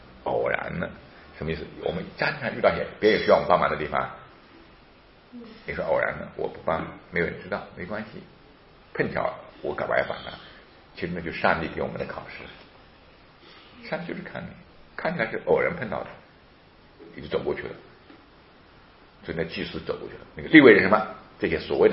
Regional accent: China; 特别在中国，我们中国人太喜欢这种小聪明了

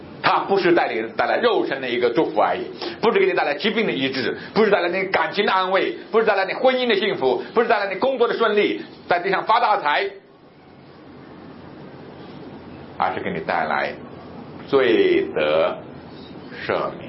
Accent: China; 特别在中国这个国家，对，我生在这个国家，我长在这个国家，我工作在这个国家，

